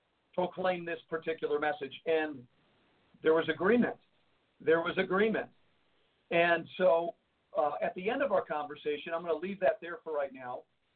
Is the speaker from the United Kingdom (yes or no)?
no; Jersey City, New Jersey, United States; I said, you know, I'm here in New York. I was born and raised in Jersey City, and I know this area pretty well.